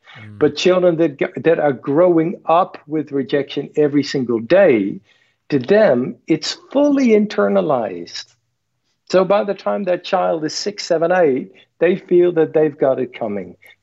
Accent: Netherlands; their standard of hospitality is on a much higher level than my standard was growing up in Holland.

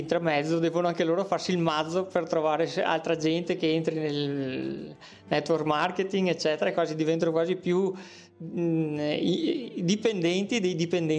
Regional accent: Veneto, Italy; Dalle mie parti qua in Veneto

